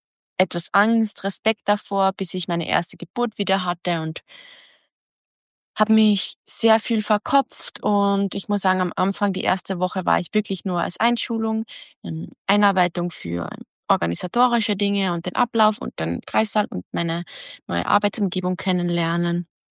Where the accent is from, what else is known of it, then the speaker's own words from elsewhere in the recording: Austria; moved away as an adult; now in Germany; Ich komme aus Österreich und habe keine Kinder.